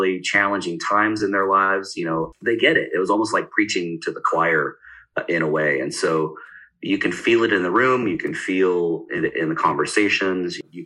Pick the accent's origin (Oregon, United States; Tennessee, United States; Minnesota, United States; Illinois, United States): Oregon, United States; So born and raised in Eastern Oregon, right on the Oregon-Idaho border.